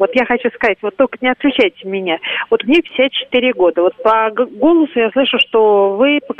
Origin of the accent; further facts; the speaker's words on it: Moscow, Russia; я родилась в Москве